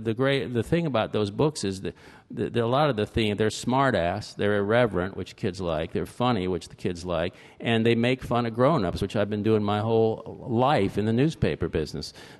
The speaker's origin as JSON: {"language": "English", "town": "Fort Lauderdale", "region": "Florida", "country": "United States", "tie": "born or raised there", "said": "I was born in Fort Lauderdale, and I grew up there, so this was in my backyard. I knew all the streets."}